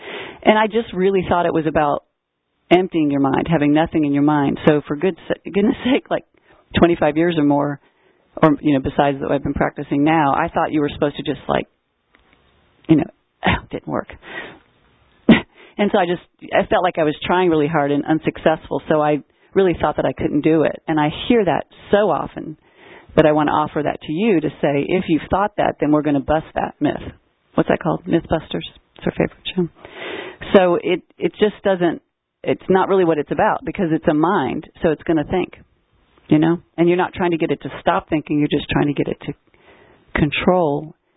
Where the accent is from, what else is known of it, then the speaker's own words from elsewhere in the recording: Louisville, Kentucky, United States; born there; I was born in Louisville, Kentucky. Just had the Derby, I think, a couple days ago.